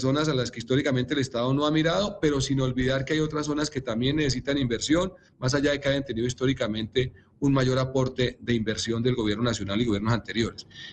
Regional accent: Colombia; desde nuestro ministerio y este servidor como ministro y como colombiano.

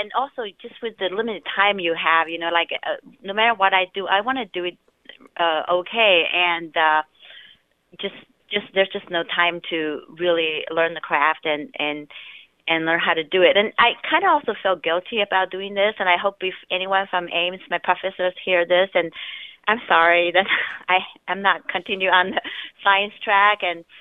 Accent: Kangding, Sichuan, China; also born or lived in Hechuan; now in United States; I was born in Hechuan in Sichuan province in China, and I grew up in a place called Kanding, which is very close to Tibet and East Tibet Plateau.

